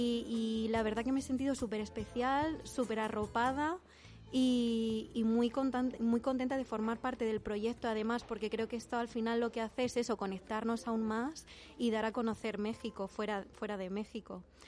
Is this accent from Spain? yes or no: yes; Spain; Yo, como podéis comprobar, no soy mexicana, soy española.